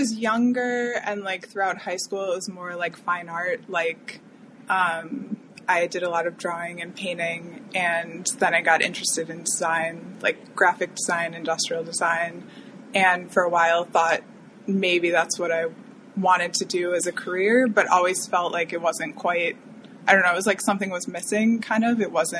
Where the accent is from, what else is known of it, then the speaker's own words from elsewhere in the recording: Midwest, United States; I grew up in the Midwest and movies were not like a big thing for me